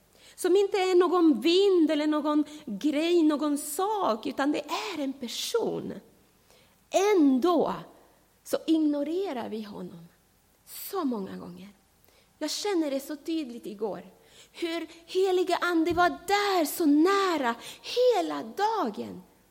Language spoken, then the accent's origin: Swedish; Panama; now in Sweden; land som heter Panama. Eller jag vet inte, de säger att jag säger alltid fel, men Panama eller Panama, jag vet inte. Ett litet land i Centralamerika, där kommer jag ifrån. Och jag flyttade till Sverige för 30 år sedan.